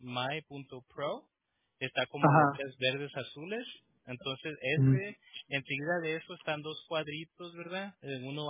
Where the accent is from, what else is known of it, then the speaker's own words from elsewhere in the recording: Prescott Valley, Arizona, United States; en Prescott, Arizona, fui donde nací. Soy de Prescott Valley, ¿verdad? Pero no había un hospital antes, ¿no?